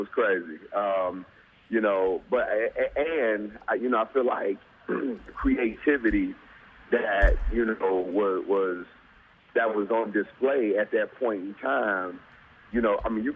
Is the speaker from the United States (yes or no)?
yes; Chicago, Illinois, United States; also born or lived in Los Angeles, United States; born and raised in Chicago, and then I went to college in L.A.